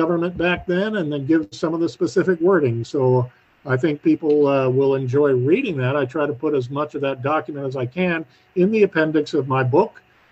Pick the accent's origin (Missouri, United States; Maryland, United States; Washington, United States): Missouri, United States; he hailed from Missouri, my home state